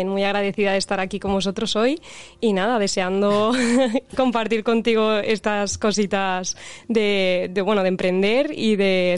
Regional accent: Valencian Community, Spain; first language Valencian; Spanish is a second language; del valenciano, que al final es mi lengua materna

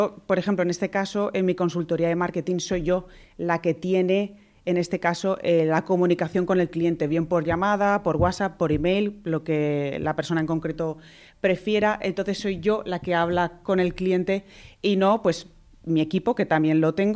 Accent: Sagunto, Valencian Community, Spain; Yo soy del puerto de Sagunto, de la zona de Sagunto, de Canet y demás, pero pues siempre he estado trabajando aquí en Valencia

